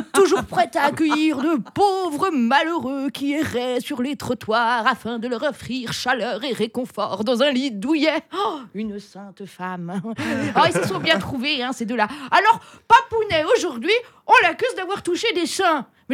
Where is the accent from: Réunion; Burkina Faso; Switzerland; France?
Switzerland; Geneva; Moi je suis née ici, à Genève, apparemment je suis née dans une maison qui était fermée à clé, parce que c'était une maison close, tu vois.